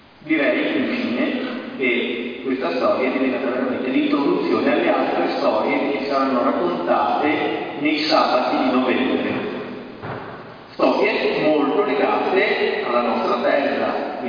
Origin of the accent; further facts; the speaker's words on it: Genoa, Liguria, Italy; quelle dinamiche per le quali almeno proverbialmente siamo noti come genovesi